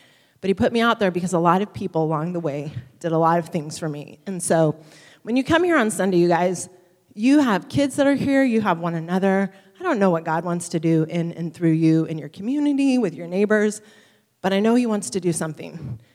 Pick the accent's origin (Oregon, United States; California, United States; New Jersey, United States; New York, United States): Oregon, United States; Glide; I was born and raised in Glide. That might surprise some of you.